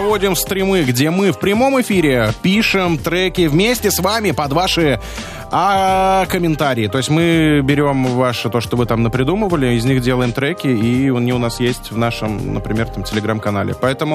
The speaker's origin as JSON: {"language": "Russian", "region": "Saint Petersburg", "country": "Russia", "tie": "born or raised there", "said": "я коренной петербуржец."}